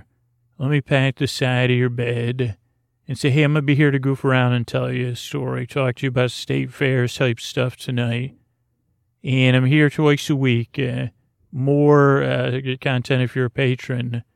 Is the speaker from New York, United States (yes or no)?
yes; Syracuse, New York, United States; I grew up in Syracuse, New York, home of the Great New York State Fair, which I guess is the official title.